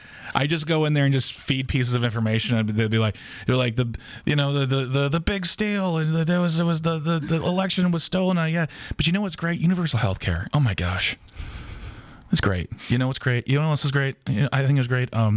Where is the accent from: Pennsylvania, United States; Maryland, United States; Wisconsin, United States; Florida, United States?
Wisconsin, United States; Waukesha; My hometown.